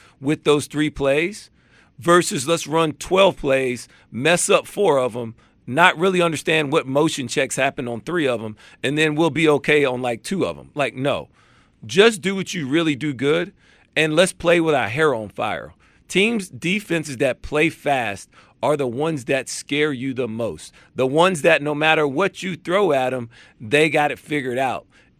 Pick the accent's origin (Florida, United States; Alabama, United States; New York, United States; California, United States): Alabama, United States; Not hometown, but that's my home state.